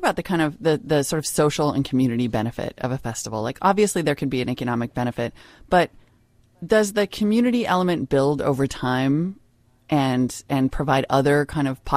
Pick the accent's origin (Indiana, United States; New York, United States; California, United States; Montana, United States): Montana, United States; I mean, I grew up in Montana. You know, we travel for railroad days, which is in like a town of 300 people.